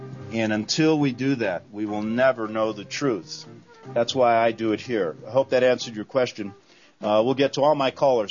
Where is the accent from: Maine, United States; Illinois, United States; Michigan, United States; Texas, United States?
Illinois, United States; Chicago; who was the bishop from my hometown, Chicago